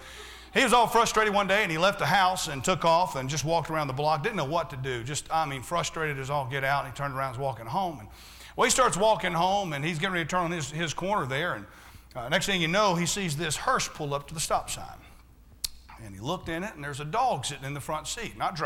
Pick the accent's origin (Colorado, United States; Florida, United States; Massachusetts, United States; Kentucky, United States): Florida, United States; I grew up in Florida, and in Florida, the deer down here, they're kind of like big dogs